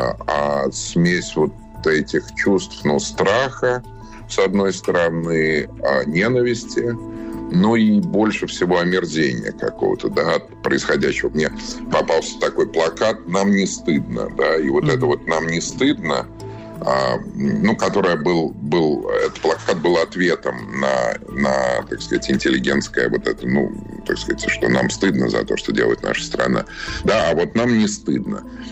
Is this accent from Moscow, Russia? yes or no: yes; Moscow, Russia; я родился в Москве, рос в Москве, учился в Москве, работал в Москве и так далее, для меня она является центром